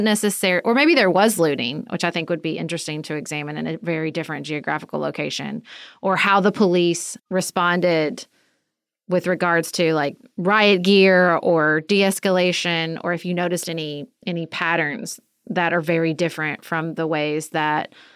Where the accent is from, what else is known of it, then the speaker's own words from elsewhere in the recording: Paducah, Kentucky, United States; And Best kept secret. I'm from Paducah.